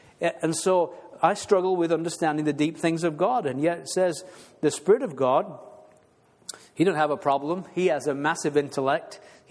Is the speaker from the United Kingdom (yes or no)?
yes; United Kingdom; You know, I kind of, growing up, I never cried. We're British. We don't ever show our emotions. That was the way we were raised.